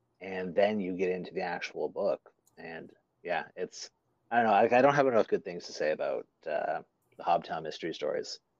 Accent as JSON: {"language": "English", "region": "Prince Edward Island", "country": "Canada", "tie": "born or raised there", "said": "I grew up in Prince Edward Island, and a province just a little ways over, still a maritime province."}